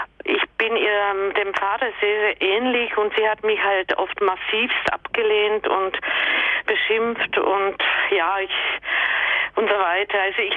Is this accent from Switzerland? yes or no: no; Czechia; German is a second language; now in Germany; meine Heimat, das ist also in Tschechien